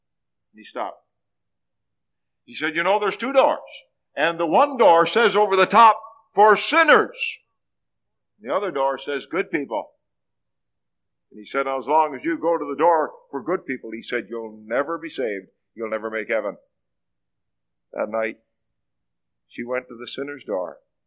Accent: Fredericton, New Brunswick, Canada; coming to some gospel meetings in St. John in Fredericton, New Brunswick, my hometown.

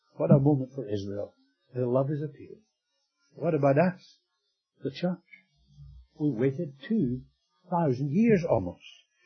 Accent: Scotland, United Kingdom; being a Scot

